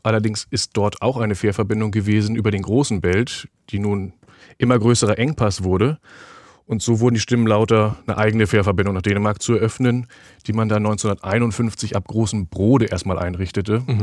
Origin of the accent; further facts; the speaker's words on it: Fehmarn, Schleswig-Holstein, Germany; also ich bin auf der Insel Fehmarn aufgewachsen, quasi in Sichtweite zum Fährhafen Puttgarden.